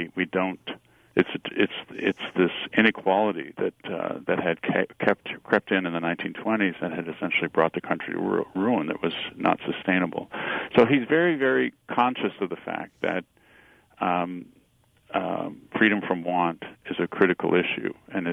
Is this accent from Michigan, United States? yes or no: no; Minnesota, United States; now in Wisconsin Dells, United States; Well, I'm from Minnesota originally.